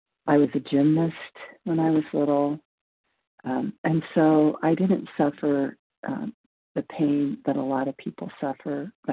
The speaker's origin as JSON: {"language": "English", "region": "Nevada", "country": "United States", "said": "I'm from Nevada, and I am a recovered compulsive overeater."}